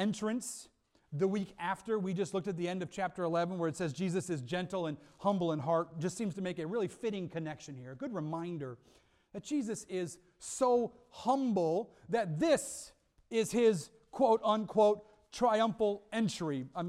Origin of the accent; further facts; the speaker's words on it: United States; I'm American through and through.